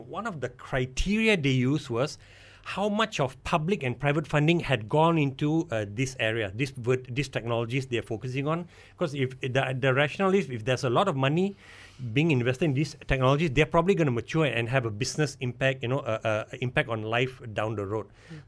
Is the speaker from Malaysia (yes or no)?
yes; Malaysia; that's really unacceptable to me as a Malaysian.